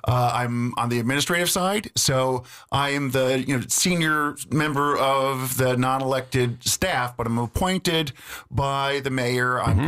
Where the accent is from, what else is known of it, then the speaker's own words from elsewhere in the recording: Milwaukee, Wisconsin, United States; I grew up in the Milwaukee area and been there since high school.